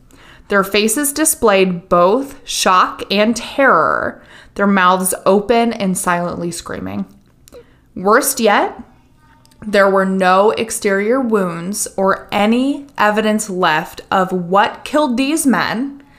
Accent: United States; Listen, I grew up in Wells County, and my uncle is the coroner, and he shows up to every single soul who kicks the bucket in Wells County.

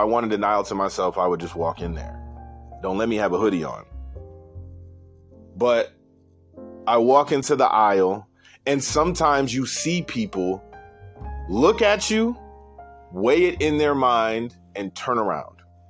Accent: United States; born there; Now, I'm an American citizen, was born here.

